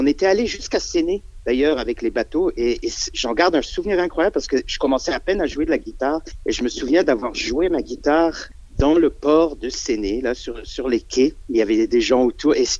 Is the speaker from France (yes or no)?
no; Montreal, Quebec, Canada; Mon premier groupe, quand j'étais jeune à Montréal, je suis pas si vieux